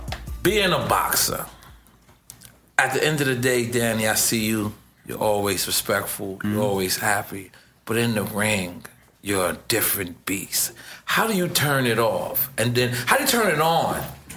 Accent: United States; years for me to come as an American artist that is Puerto Rican.

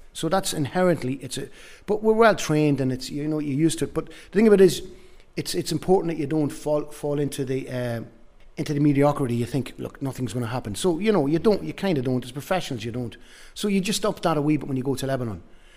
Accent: Ireland; but we're Irish, and we're very proud to be Irish. Remember, I'm half Italian.

